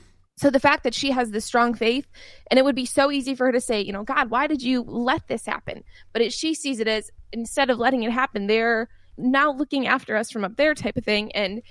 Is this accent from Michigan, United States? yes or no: yes; Detroit, Michigan, United States; born there; Born in Detroit, my family now lives in Grand Rapids, so on the west side of Michigan.